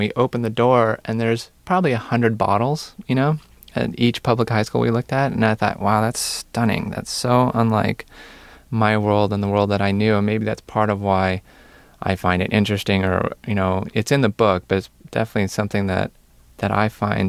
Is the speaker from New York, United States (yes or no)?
no; Santa Barbara, California, United States; growing up in Santa Barbara, being a 13-year-old, it's definitely one of your options that's out there.